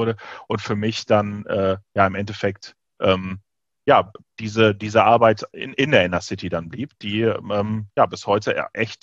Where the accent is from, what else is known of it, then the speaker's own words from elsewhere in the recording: North Rhine-Westphalia, Germany; also born or lived in Bavaria; Ich komme aus Nordrhein-Westfalen und habe maximal vorher noch in Bayern gelebt.